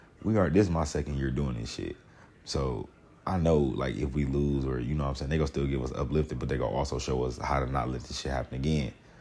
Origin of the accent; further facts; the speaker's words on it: Detroit, Michigan, United States; I'm a little black kid. I grew up on West 7 Mile in Detroit. West 7 Mile, Detroit.